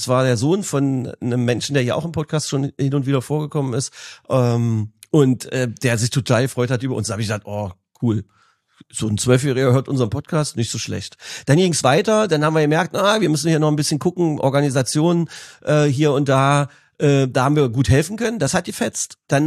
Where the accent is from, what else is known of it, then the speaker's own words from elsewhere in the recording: Magdeburg, Saxony-Anhalt, Germany; Wir sind Magdeburger Jungs und wir haben auch in Teilen ein blau-weißes Herz.